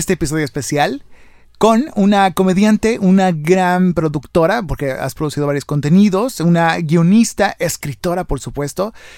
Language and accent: Spanish; Mexico; estamos bien, somos mexicanos y no estamos haciendo daño a nadie